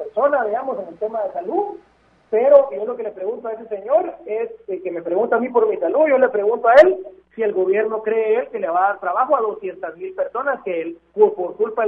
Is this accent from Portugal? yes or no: no; Guatemala; nosotros como guatemaltecos